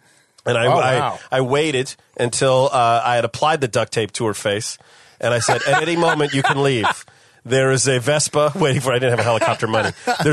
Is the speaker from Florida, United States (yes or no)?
no; California, United States; Now, I grew up in Northern California